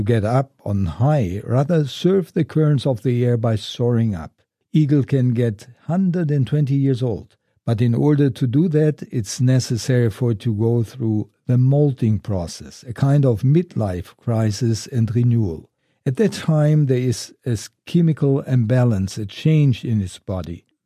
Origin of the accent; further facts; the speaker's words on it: Germany; I remember while growing up in Germany after World War II, that my mother had a picture frame